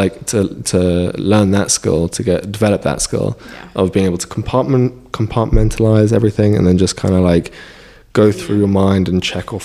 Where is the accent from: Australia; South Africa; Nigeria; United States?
South Africa; because I'm from South Africa